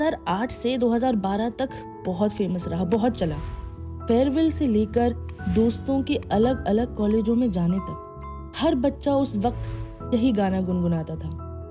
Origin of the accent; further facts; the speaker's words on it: Jhansi, Uttar Pradesh, India; मैं आपको बता दूं कि मैं झांसी से हूँ, हमारे झांसी में मेला लगता था